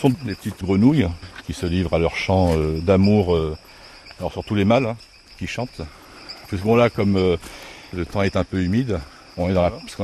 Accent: French Guiana, France; je suis Guyanais, guide animateur au parc naturel régional de la Guyane.

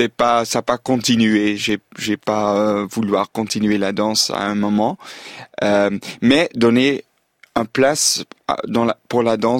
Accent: Belgium; Mais je suis belge

